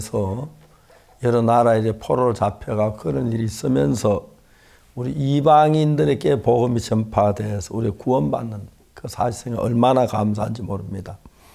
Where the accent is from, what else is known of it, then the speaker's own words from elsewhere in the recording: South Korea; 저는 한국 사람입니다.